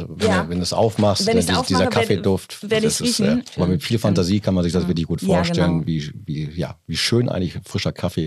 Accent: Borgholzhausen, North Rhine-Westphalia, Germany; die kommen witzigerweise aus meiner Heimat Bockholzhausen.

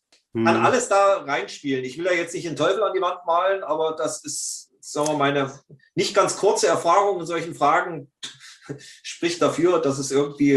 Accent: Thuringia, Germany; dass ich von Hause aus Thüringer bin. Ich bin ja in Thüringen geboren und aufgewachsen, in der, sagen wir, tiefkatholischen Rhön.

